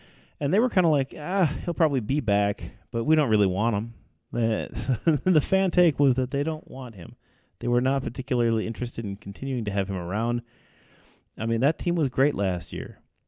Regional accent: Wisconsin, United States; eventually you mentioned that we're from Wisconsin

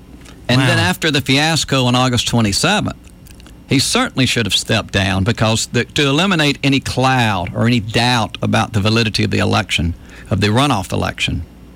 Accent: Dothan, Alabama, United States; now in Montgomery, United States; I grew up in Dothan.

